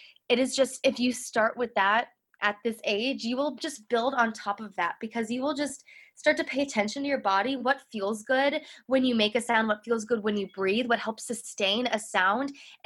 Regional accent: Chicago, Illinois, United States; I grew up in Chicago, so I had access to Broadway in Chicago

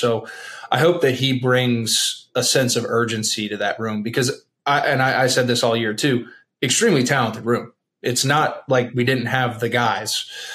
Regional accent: Charlottesville, Virginia, United States; My dad played at Virginia. I grew up in the Charlottesville area.

